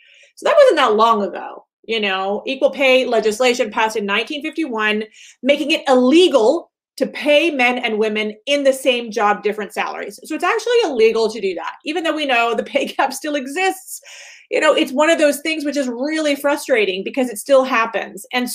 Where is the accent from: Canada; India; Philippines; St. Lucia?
Canada; so I'm Canadian. For those of you who might be meeting me for the first time, I live in Canada.